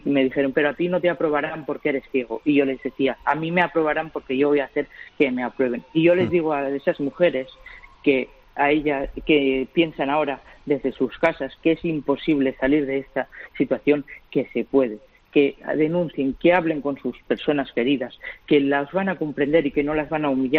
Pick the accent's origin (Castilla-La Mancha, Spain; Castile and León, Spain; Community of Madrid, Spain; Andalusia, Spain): Castile and León, Spain; Laguna de Duero; born there; now in Valencia, Spain; yo estoy en Valencia, pero yo nací en Laguna de Duero, en Valladolid, y él se ha quedado en Laguna de Duero, y yo me he venido aquí a Valencia con mi madre al principio y ahora ya con mis padres